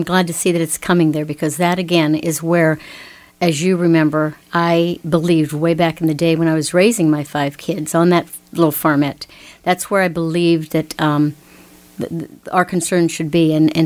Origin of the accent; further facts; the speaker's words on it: Butler, Pennsylvania, United States; Well, I was born and raised in Butler. Still live there.